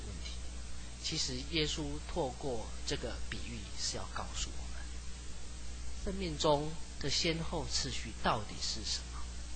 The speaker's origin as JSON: {"language": "Chinese", "region": "Tainan", "country": "Taiwan", "tie": "born or raised there", "said": "我是在台南长大的，我回到我的家乡，我小时候长大的地方去的时候"}